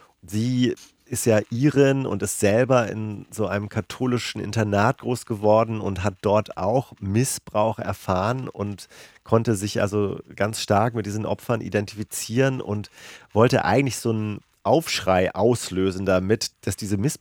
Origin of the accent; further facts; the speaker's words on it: Hamburg area, Germany; Also ich bin ja in der Nähe von Hamburg zur Schule gegangen.